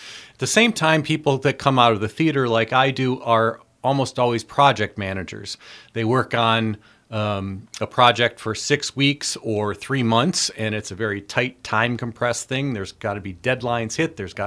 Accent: Monroe, Wisconsin, United States; also born or lived in Racine; So I'm originally from southern Wisconsin. I was born in Racine, Wisconsin, raised in Monroe near Madison.

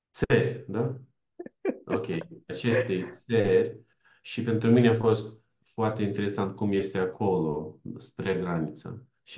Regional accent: Moldova; Eu provin din Basarabia și acolo este și acolo este spiritul că în România

